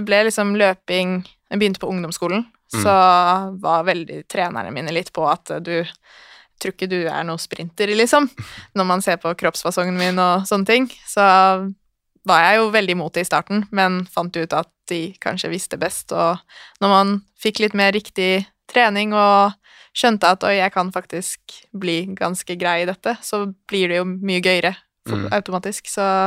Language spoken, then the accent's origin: Norwegian; Hønefoss, Buskerud, Norway; now in Oslo, Norway; Jeg kommer fra Hønefoss, så en times biltur utenfor Oslo. Jeg 20 år, blir 21 i år. Flyttet til Oslo for å studere